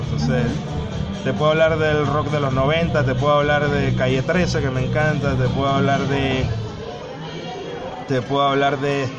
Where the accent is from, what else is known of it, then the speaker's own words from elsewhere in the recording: Panama; yo, siendo panameño, a los aproximadamente 10, 11 años, que venía a la tierra de mi madre, era Chile, me topaba con algo totalmente antagónico a lo que yo estaba viviendo en Panamá.